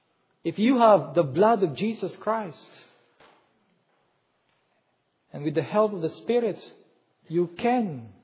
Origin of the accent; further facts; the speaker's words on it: Philippines; English is a second language; now in United States; When I talk, people know that I am not originally from the U.S. because of my accent. And hence, people ask me, "Where are you from originally?" And I tell them, "From the Philippines."